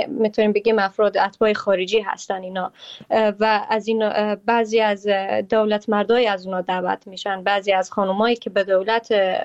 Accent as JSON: {"language": "Persian", "country": "Afghanistan", "moved": "yes", "said": "و وقتی بیرون از افغانستان هستیم"}